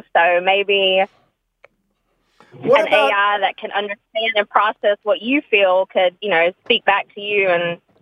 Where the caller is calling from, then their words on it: Winston, North Carolina, United States; Hi, I'm calling from Winston, North Carolina.